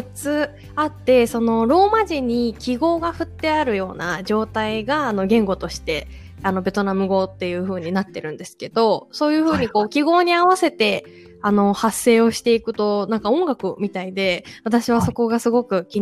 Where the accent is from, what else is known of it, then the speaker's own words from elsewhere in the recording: Kanto, Japan; moved away as an adult; now in Fukuoka, Japan; 福岡移住してからずっと私自身関東で生まれ育って、初めての一人暮らしに初めての九州の暮らしっていう感じで